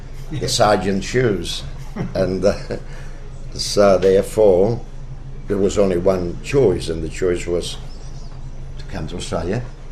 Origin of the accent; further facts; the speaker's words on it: Italy; growing up in Italy, in a small city, mostly rural, some industries, railway line with a steam train, fairly large family.